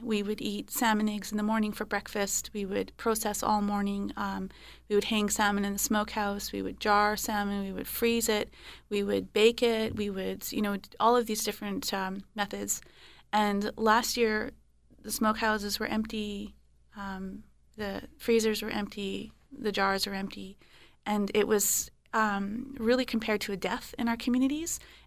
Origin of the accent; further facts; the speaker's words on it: British Columbia, Canada; Well, I remember growing up on the Fraser River, and we fish at night on the river.